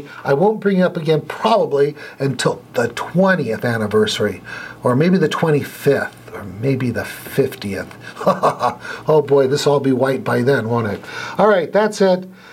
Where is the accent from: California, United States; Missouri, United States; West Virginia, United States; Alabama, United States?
California, United States; Los Angeles; also born or lived in Minnesota / North Dakota; now in Tustin, United States; I'm originally from Los Angeles. Maureen and I lived in Orange County before we went to Minnesota.